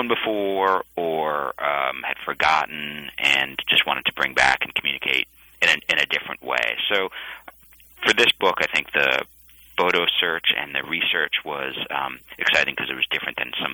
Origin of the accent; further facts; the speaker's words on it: New York, United States; You know, I grew up in New York and was going to Yankee games when I was a kid back in 1978